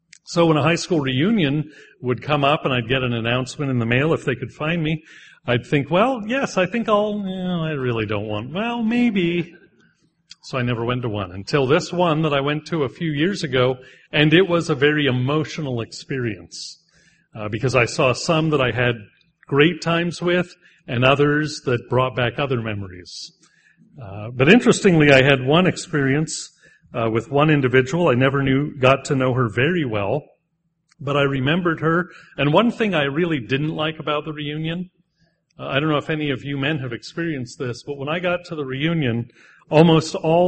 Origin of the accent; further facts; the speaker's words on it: Pennsylvania, United States; also born or lived in Missouri / Wisconsin / Texas / Delaware; I grew up in Northeast Pennsylvania, but then my family moved to Southeast Pennsylvania, then to Missouri, then back to Central Eastern Pennsylvania, then to Wisconsin, then to Texas, then to Delaware, then back to Pennsylvania.